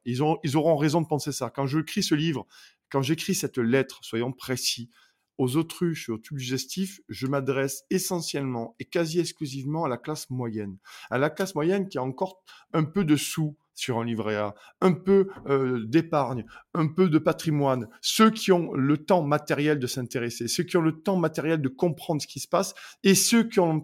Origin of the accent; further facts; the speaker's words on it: Montpellier, Occitanie, France; moi, je suis de Montpellier, dans le sud de la France